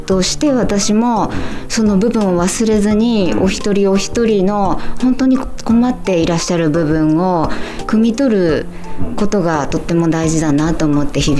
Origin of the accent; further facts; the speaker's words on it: Sado, Niigata, Japan; 出身は佐渡なので、もう超田舎者で、ただ島を出たくて出たくてっていう